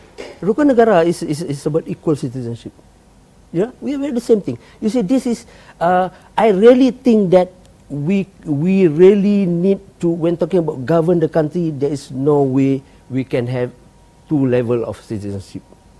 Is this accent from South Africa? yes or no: no; Malaysia; We are citizen. We are Malaysian.